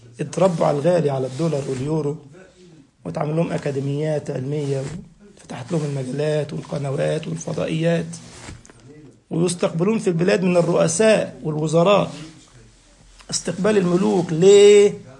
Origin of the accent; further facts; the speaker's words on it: Egypt; شحرور والتاني اسمه ميزو عندنا في مصر، ميزو، شيخ ميزو.